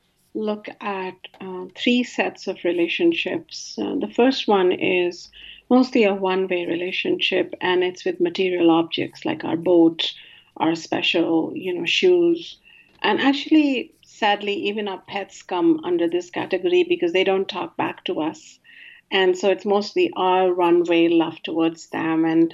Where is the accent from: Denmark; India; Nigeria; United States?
India; I am so-and-so … I am from India